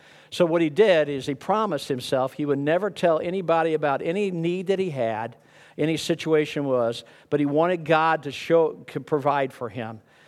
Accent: Missouri, United States; I grew up in Missouri, and we had a 1,200-acre farm. I had 5 miles of riverfront on the Gasconade River

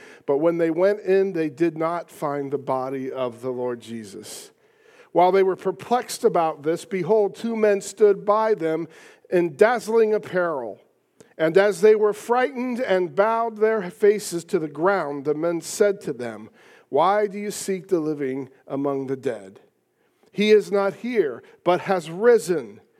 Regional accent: Piqua, Ohio, United States; I grew up in Piqua, Ohio, so it was a day's trip to go either direction.

